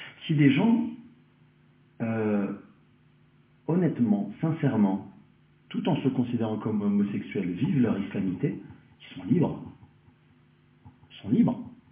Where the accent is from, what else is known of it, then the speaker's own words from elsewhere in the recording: France; born there; Moi, je suis né en France, et donc je revendique aussi ce droit à la pensée.